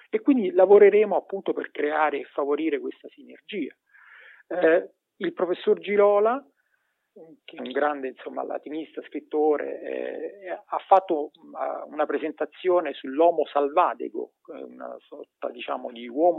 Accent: Pompei, Campania, Italy; io sono campano, quindi come dice il mio diciamo cognome napolitano, sono appunto di Pompei

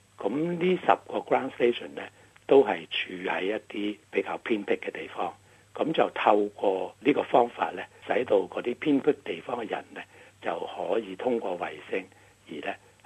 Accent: Australia; 拉到去我哋澳洲人嘅每一个屋企

